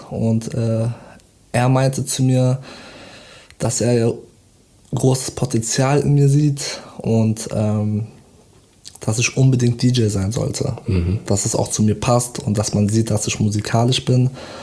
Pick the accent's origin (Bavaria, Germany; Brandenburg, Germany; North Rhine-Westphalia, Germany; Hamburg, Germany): North Rhine-Westphalia, Germany; Bonn; Ich komme aus Bonn.